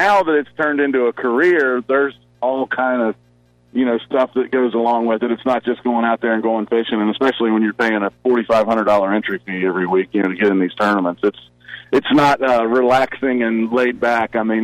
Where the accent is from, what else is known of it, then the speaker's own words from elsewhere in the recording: Maryland, United States; also born or lived in Florida; And I'm originally from Maryland and then moved to Florida.